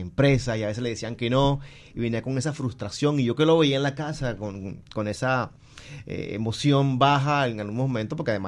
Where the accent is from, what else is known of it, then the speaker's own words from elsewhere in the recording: Guaymaral, Magdalena, Colombia; crecí de niño en Guaymaral, Magdalena, escuchando radionovelas